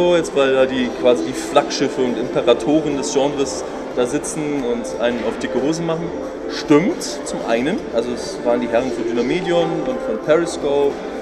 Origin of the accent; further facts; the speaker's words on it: Munich, Bavaria, Germany; Ah ja, ich komme auch aus München.